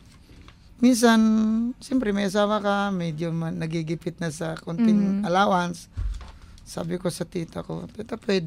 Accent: Bicol Region, Philippines; Usually kasi sa amin, I came from Bicol pala ako.

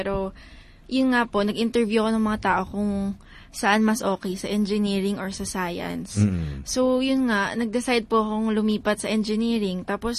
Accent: Bicol Region, Philippines; from Bicol ako. So, bunso. So, nag-work ng Manila.

